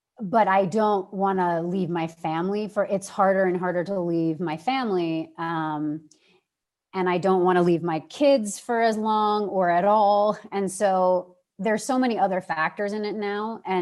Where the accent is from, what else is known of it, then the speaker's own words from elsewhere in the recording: New York City, New York, United States; I mean, I'm from New York. I love it there. I was living in the city. I was living in New York City at the time.